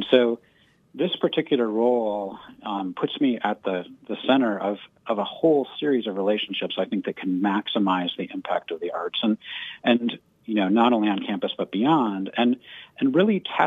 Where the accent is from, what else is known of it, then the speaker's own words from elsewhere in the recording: Ann Arbor, Michigan, United States; I grew up in Michigan. I'm a longtime resident of Ann Arbor. I was born, like, you know, about in a hospital, this St. Joe's Hospital in Ann Arbor